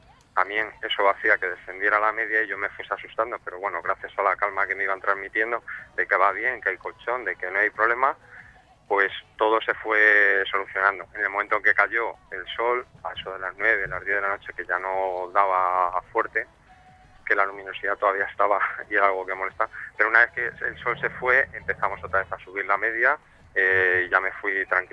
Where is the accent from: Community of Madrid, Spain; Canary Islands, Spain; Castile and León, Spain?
Community of Madrid, Spain; Madrid; born there; mi familia, aunque yo nací en Madrid, toda mi familia es de Andalucía